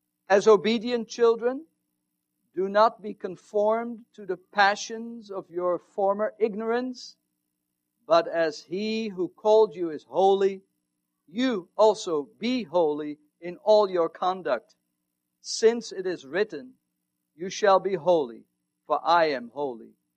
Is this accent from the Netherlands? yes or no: yes; Netherlands; And as I grew up in the Netherlands